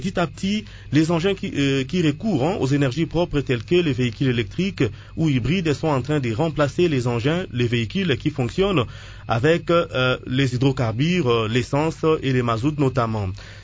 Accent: DR Congo; il est important de penser déjà aux alternatives des hydrocarbures ici aussi chez nous en RDC.

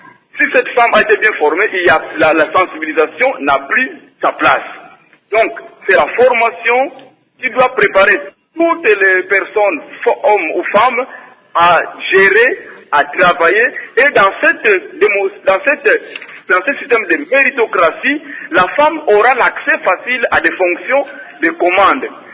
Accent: Kongo Central, DR Congo; nous voyons dans certaines provinces, les cas de chez nous au Bas-Congo

